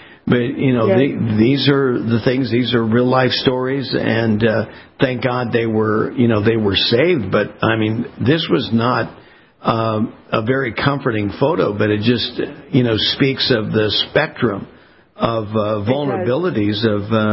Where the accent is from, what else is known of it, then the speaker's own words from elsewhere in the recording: California, United States; being a West Coast kid, born and raised in California, you know, we dealt with earthquakes